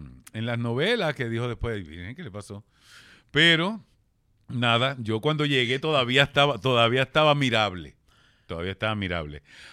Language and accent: Spanish; Carolina, Puerto Rico; Y yo soy un cabro de Carolina, ¿entiendes?